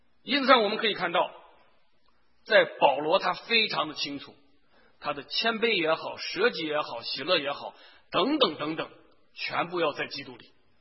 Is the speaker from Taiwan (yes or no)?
no; China; 我们中国人这个文化是好的